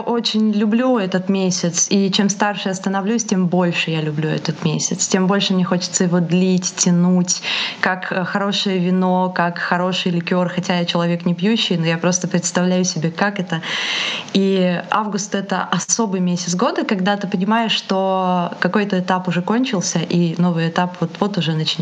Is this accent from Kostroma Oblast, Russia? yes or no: yes; Kostroma, Kostroma Oblast, Russia; born there; now in Saint Petersburg, Russia; это уже все знают. Я живу на два города. Родилась я в Костроме, а живу большую часть года в Петербурге, потому что я сюда переехала за мечтой, за консерваторией.